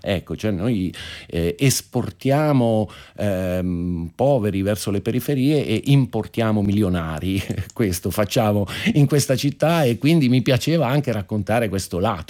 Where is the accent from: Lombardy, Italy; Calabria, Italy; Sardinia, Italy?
Lombardy, Italy; Milan; mi dispiace un po' da milanese vederla ridotta a una caricatura